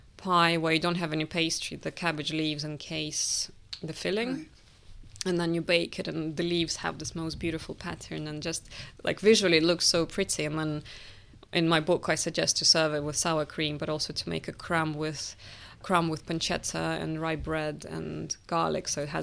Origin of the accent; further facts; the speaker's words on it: Russia; when I told people that I am from Russia or am writing a book about Russian food